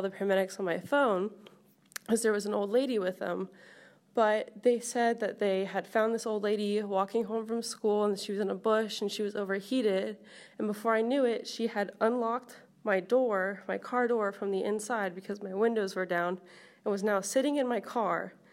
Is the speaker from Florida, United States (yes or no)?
yes; Jacksonville, Florida, United States; also born or lived in Boca Raton; So I grew up in Jacksonville, Florida, and growing up in Jacksonville, Florida, there's like paper factories and paint factories, so you kind of learn not to drive with your windows down just because of the smell that could be in the air.